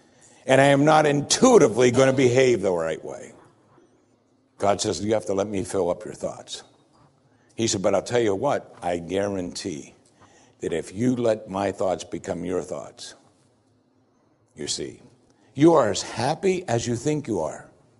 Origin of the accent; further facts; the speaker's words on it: Pennsylvania, United States; We were in all kinds of snows when I grew up in Pennsylvania.